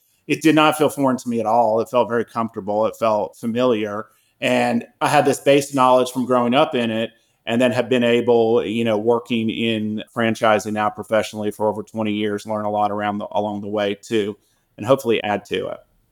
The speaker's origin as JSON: {"language": "English", "town": "Jackson", "region": "Mississippi", "country": "United States", "tie": "born or raised there", "said": "I grew up in Jackson, Mississippi also, where my dad was running his pizza restaurants in that business."}